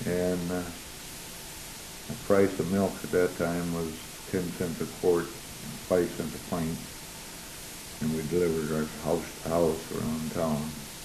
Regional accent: Ohio, United States; born there; I was born in Lipstick, Ohio, 1913.

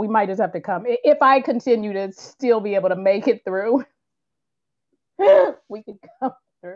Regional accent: Oakland, California, United States; now in Los Angeles, United States; But we're in Los Angeles, but we're from Oakland. So we're from the Bay Area, born and raised, and that is where it all started.

